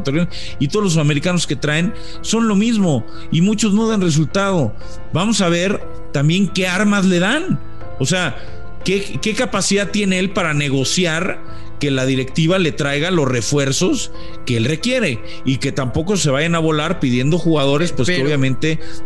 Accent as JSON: {"language": "Spanish", "country": "Mexico", "said": "O sea, como mexicano, yo quiero que le vaya bien a él, ¿no?"}